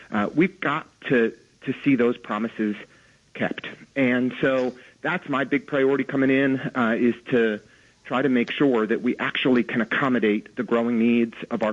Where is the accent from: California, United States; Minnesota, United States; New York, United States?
New York, United States; Brooklyn Heights; You know, I grew up in Brooklyn Heights